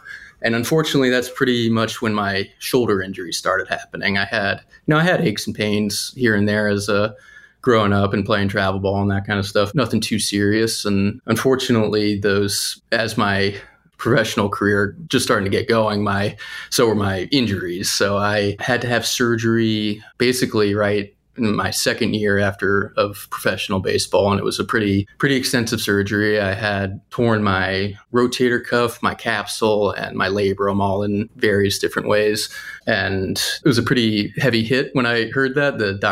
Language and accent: English; Maryland, United States; There's some awesome opportunities where I grew up in Maryland, and I just started playing more and I loved it and slowly got better at it.